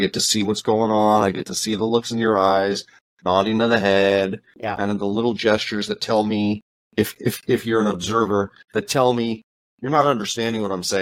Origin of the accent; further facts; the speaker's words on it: California, United States; I grew up in California, never surfed, but I know the analogy, right?